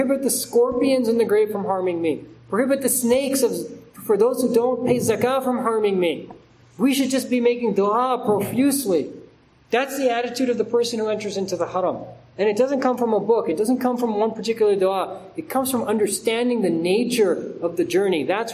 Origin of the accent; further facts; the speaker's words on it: United States; I'm an American, I have an American passport.